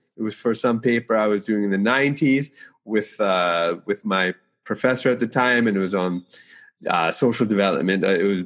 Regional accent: Canada; also born or lived in United States; now in Trinidad and Tobago; I was actually born in the U.S., although I never lived there. And I grew up in Canada, and I did my first degree at the University of Toronto. But my parents are from Trinidad and Tobago.

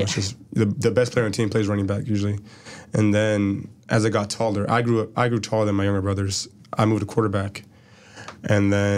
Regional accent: United States; first language German; English is a second language; Yeah, even though German was my first language, I grew up in the United States.

